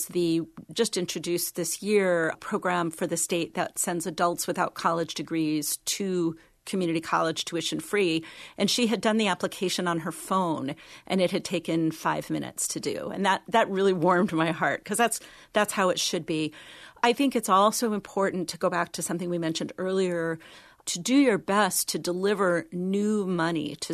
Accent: California, United States; So I grew up in California. I went to college in California in the 1970s

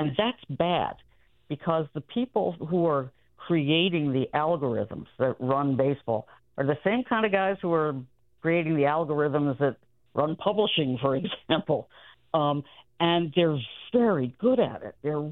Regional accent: Long Island, New York, United States; I'm not saying go back to WPIX, which I watched as a kid growing up on Long Island

